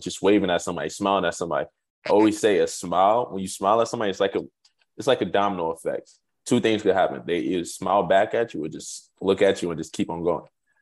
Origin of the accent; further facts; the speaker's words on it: Nigeria; I am from Nigeria. I was born in Nigeria.